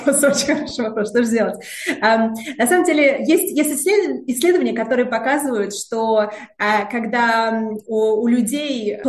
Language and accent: Russian; Russia; accent: Russian; я тоже говорю на английском с русским акцентом. Я тоже женщина.